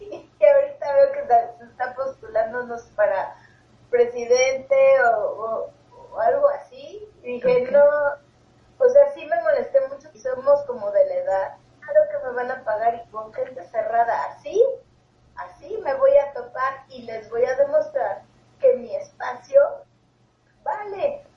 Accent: Puebla, Mexico; born there; also born or lived in Cuernavaca / Costa Rica / Spain / Argentina; Sí nací en Puebla, me fui a vivir mucho tiempo en Cuernavaca, casi no estaba acá, estuve en Costa Rica, en España, en Argentina, o sea, he estado en varios países viviendo sola.

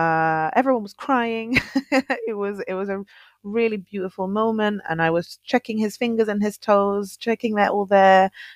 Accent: England, United Kingdom; now in Finland; every time I say I'm the English one, he is more Finnish than I am

